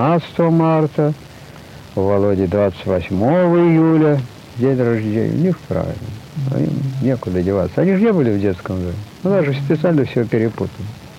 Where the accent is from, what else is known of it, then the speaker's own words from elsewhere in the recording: Lyubertsy, Moscow Oblast, Russia; born there; Но ведь мне написано в паспорте, что я родился в Люберцах. Ухтомский район, Московская область, все.